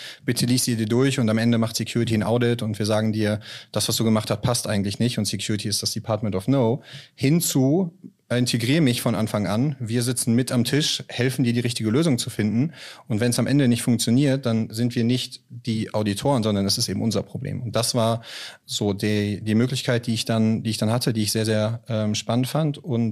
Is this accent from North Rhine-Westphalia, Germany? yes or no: yes; Münster, North Rhine-Westphalia, Germany; born there; Bin gebürtiger Münzeraner